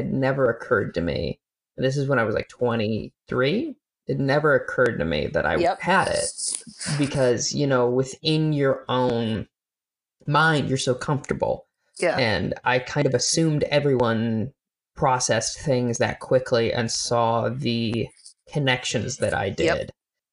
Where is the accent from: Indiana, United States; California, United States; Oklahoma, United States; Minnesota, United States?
Minnesota, United States; Rochester; Because a lot of like my hometown is like a medium-sized town in Minnesota, and it's where the Mayo Clinic is.